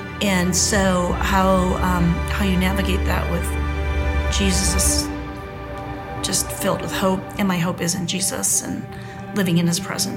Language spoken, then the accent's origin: English; Michigan, United States; I was growing up in Michigan with a single mom.